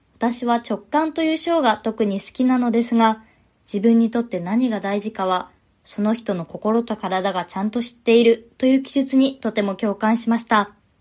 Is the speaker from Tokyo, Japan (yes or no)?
no; Hokkaido, Japan; 私は北海道出身なので、車や飛行機は人々の生活必需品だと思っています。